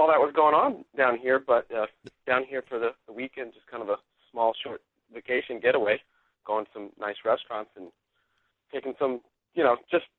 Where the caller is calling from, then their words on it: St. Louis, Missouri, United States; I'm actually calling from St. Louis.